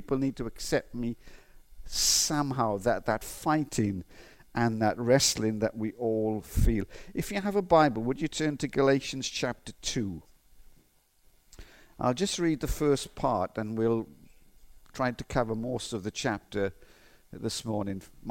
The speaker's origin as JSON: {"language": "English", "region": "Wales", "country": "United Kingdom", "accent": "Welsh", "said": "And my Welsh accent is not as strong as it was then."}